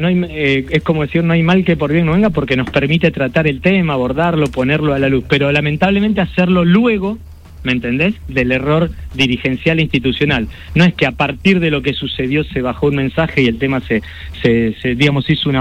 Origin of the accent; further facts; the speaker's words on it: Rosario, Santa Fe, Argentina; Nosotros necesitamos recuperar gran parte del clima de paz social que necesitamos, como rosarinos, como seres humanos, te lo digo.